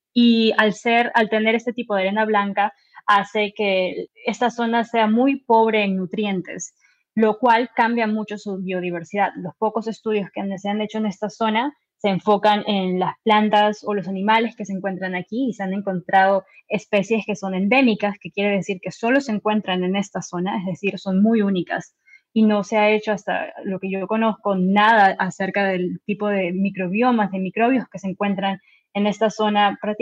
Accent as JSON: {"language": "Spanish", "country": "Peru", "said": "Yo, orgullosa de ser peruana, quiero promover la ciencia en mi país"}